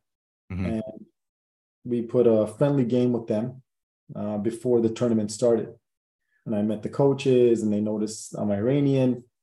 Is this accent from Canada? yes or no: yes; Canada; You know, growing up in Canada, there's no culture.